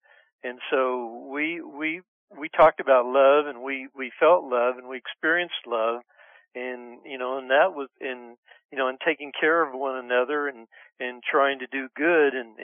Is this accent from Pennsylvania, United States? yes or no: no; Oklahoma, United States; I was raised Southern Baptist in Northwest Oklahoma.